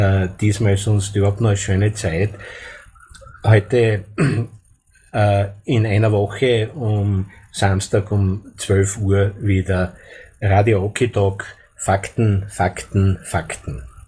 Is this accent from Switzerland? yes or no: no; Austria; Und es ist illegal, jetzt als Österreicher die Nichtregistrierten aufzunehmen. Das interessiert hier niemanden in Österreich.